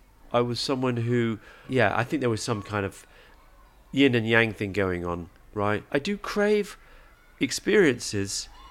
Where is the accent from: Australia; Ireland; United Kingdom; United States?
United Kingdom; England; I grew up in England, so I support England.